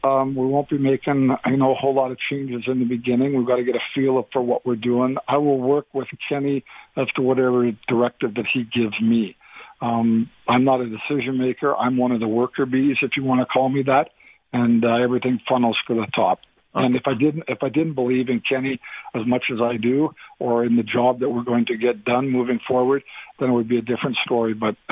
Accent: Calgary, Alberta, Canada; being an Alberta boy, I was born and raised in Calgary. I've always come back here to live throughout my career, although most of it's been spent, you know, down east. I'm coming back home to Alberta.

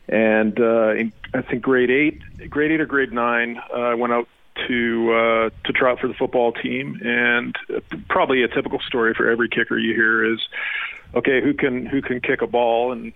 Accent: Burnaby, British Columbia, Canada; Yeah, so I grew up in North Burnaby, and my first real sport was soccer.

